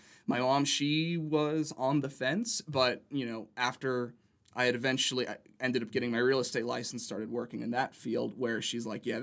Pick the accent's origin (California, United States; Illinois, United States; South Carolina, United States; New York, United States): California, United States; Palm Springs; also born or lived in San Diego, California; You know, I grew up in Palm Springs, Coachella Valley area. And, you know, I grew up there until I was about 15 years old. Then I moved out my junior year of high school. Moved there to San Diego County, San Diego area.